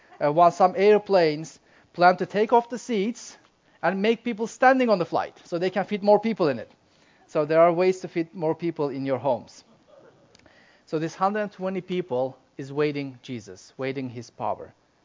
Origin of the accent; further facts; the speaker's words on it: Turkey; It's named after my country. So, I'm from Turkey. And yes, we have turkey in Turkey.